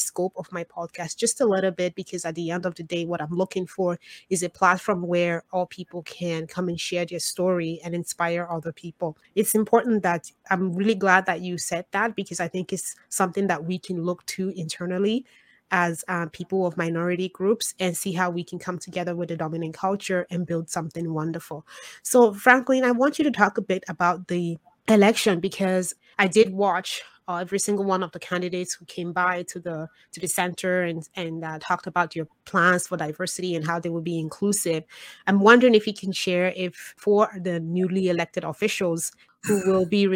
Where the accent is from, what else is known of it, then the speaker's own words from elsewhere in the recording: Nigeria; because I'm a woman, I'm a Nigerian woman.